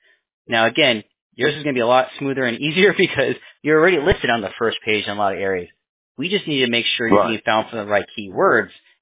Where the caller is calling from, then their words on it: Pennsylvania, United States; Me personally, I'm in Pennsylvania, sir. I'm on the East Coast.